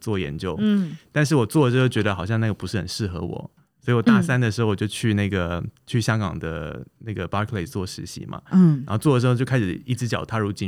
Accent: Taiwan; 我是土生土长台湾人，我在大学毕业当完兵之后，我就加入一个在台北的这个私募基金嘛

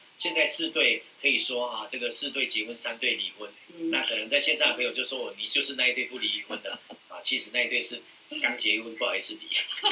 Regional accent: Taiwan

